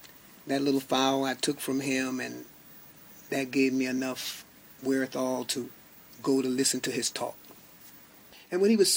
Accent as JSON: {"language": "English", "region": "Florida", "country": "United States", "tie": "born or raised there", "lives_now": "Miramar, United States", "said": "I am the commander of the VFW Post 8195 in West Park. I grew up in the Miami-Dade area, currently living now in Miramar."}